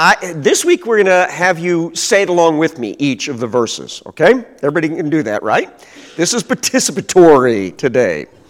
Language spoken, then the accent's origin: English; Cabool, Missouri, United States; When I was a kid and went to a Christian church in my home town of Kabul, Missouri, our congregation was very formal.